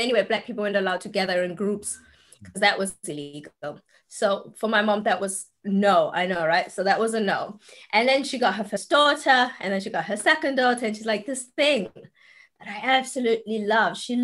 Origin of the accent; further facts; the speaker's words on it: South Africa; we grew up in South Africa. It was apartheid times.